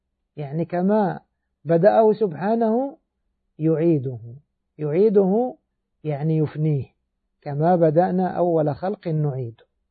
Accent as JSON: {"language": "Arabic", "country": "Egypt", "said": "ولا زال عندنا في بلادنا مصر يقولون السجل المدني"}